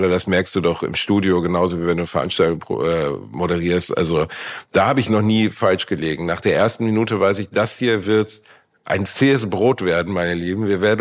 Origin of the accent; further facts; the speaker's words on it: Gelsenkirchen, North Rhine-Westphalia, Germany; born there; Ich bin in Gelsenkirchen geboren, im tiefsten Ruhrpott, in Gelsenkirchen, Schalke.